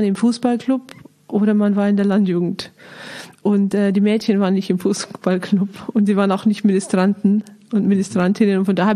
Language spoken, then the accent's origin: German; Bavaria, Germany; Ich komme aus Niederbayern und so richtig barock-katholisch-niederbayerisch bin ich aufgewachsen, habe aber einen Münsteraner Vater, von daher habe ich noch ein bisschen was Norddeutsches bekommen